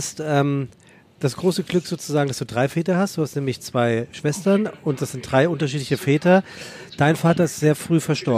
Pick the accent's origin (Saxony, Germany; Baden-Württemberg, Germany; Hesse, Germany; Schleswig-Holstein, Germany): Hesse, Germany; Frankfurt; Also ich bin ja Frankfurter